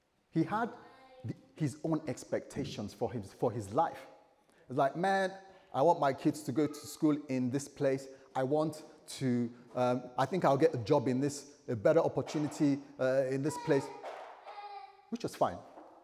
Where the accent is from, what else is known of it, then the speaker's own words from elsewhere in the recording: London, United Kingdom; now in Bristol, United Kingdom; we came from West London to Bristol here. It was a bit of a challenge.